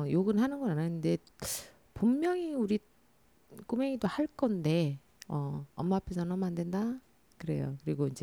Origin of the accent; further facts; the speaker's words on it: Jeonju, North Jeolla, South Korea; 나 전주에서 왔어요. 일부러 사투리 써요. 그게 좀 강해요.